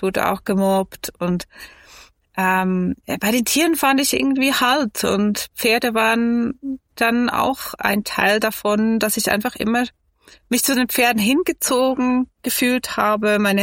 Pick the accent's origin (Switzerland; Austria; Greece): Switzerland; Meiringen, Bern; ich bin in Meiringen aufgewachsen. Das ist ein kleiner Ort in den Bergen, näher Interlaken, vielleicht kennt ihr das. Bin dann immer in dieser Gegend gewohnt, immer in der Natur, in den Bergen, würde ich sagen, behütet aufgewachsen